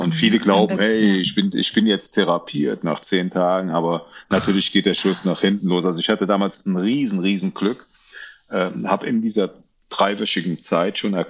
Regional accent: Andernach, Rhineland-Palatinate, Germany; ich komme aus Andernach, ich habe 30 Jahre Fußball gespielt in Andernach und bin da schon so ein bisschen bekannt wie ein bunter Hund.

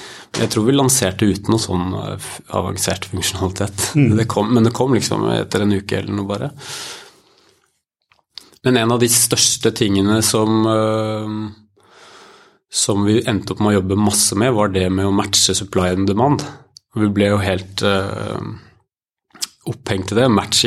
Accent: Gjøvik, Innlandet, Norway; han er fra Gjøvik, jeg er fra Gjøvik, det er ikke et veldig stort sted

